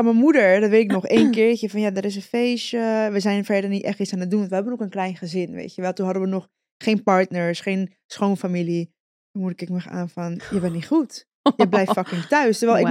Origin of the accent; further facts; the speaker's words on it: Limón, Costa Rica; Kijk, ik kom natuurlijk uit Costa Rica. Ik ben daar deels opgevoed, opgegroeid bij het Caribisch gedeelte, waar heel veel Jamaicaanse invloeden zijn.